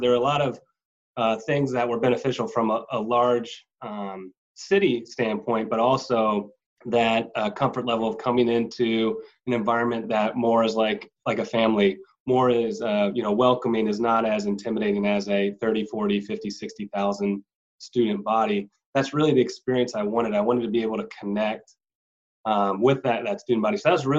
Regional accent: Orlando, Florida, United States; you know, I came from Orlando. My high school had more students than JU did at that time.

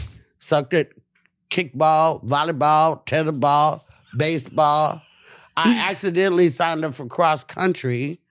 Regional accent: Oakland, California, United States; And the Panthers, when I was growing up in Oakland, they were getting the breakfast program.

